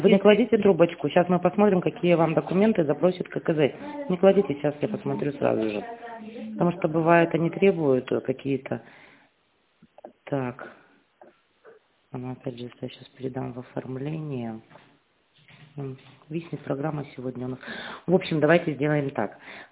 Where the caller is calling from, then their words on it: Irkutsk, Irkutsk Oblast, Russia; мы из Иркутска вообще звоним.